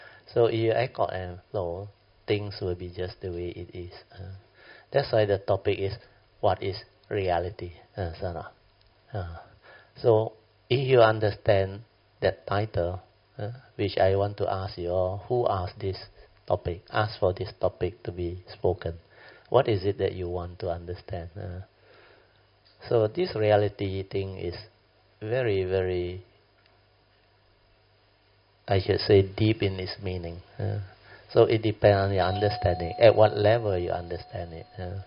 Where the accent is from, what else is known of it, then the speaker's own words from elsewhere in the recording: Alor Setar, Kedah, Malaysia; Today we got two friends from Alostar, my hometown, homestead.